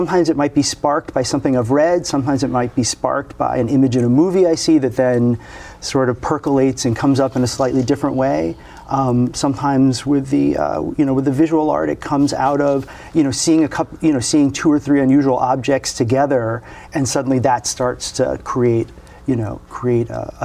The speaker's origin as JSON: {"language": "English", "country": "Aruba", "tie": "born or raised there", "also_born_or_lived": "Miami / New Jersey", "said": "Well, I grew up in Aruba and then lived in Miami and New Jersey."}